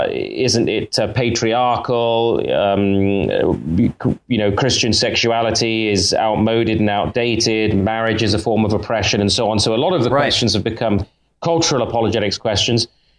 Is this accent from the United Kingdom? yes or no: yes; United Kingdom; now in Canada; But I'm not Canadian by birth. I'm born in the UK. My father is half Dutch. My mother is English, and I grew up as a pastor's kid, really, in the United Kingdom, where my dad was pastoring a church.